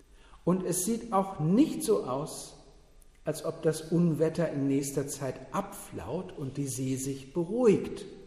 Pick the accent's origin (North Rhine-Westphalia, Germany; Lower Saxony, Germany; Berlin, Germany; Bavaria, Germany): Lower Saxony, Germany; Verden an der Aller; Damals, als Jugendlicher, auf der Domweih, der jährlichen Juni-Kirmes-Rummelsause meiner Heimatstadt Verden an der Aller.